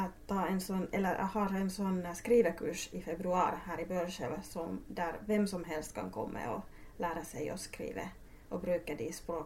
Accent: Oulu, North Ostrobothnia, Finland; Swedish is a second language; moved away as an adult; also born or lived in Helsinki; now in Norway; Jeg kommer fra Finland. Jag är född i Oulu, Uleåborg. Och mina föräldrar kommer från Östfinland, Kainu och Savolax. Och jag har bott i huvudstadsregionen i Helsinki i nästan 20 år och sen 10 år här i Norge.

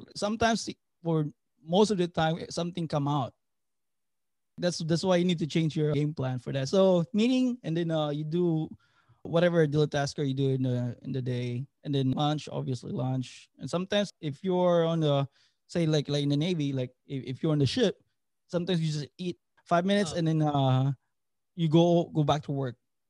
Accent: Cebu, Central Visayas, Philippines; also born or lived in Phoenix, Arizona; now in San Diego, United States; I'm from Cebu, Philippines. So I'm Bisaya, but I left like 20 years ago from Philippines. And then right now I'm in San Diego, California.

